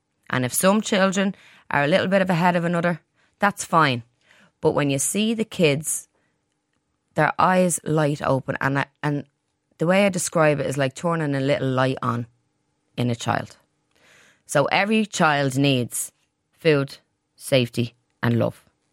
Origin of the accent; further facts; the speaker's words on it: Santry, Leinster, Ireland; So where I grew up is very, very close to Ballymun. I grew up in Santry.